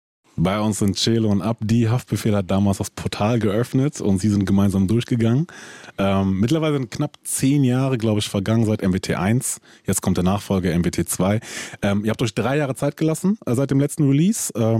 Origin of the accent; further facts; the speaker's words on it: Frankfurt, Hesse, Germany; ich bin auch in Frankfurt groß geworden, Stadionbad, ich kenne diese ganzen Geschichten und so.